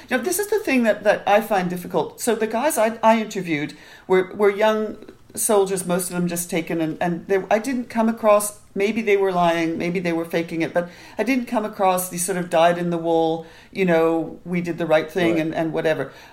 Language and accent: English; Canada; when I was growing up in Canada through friends and so on.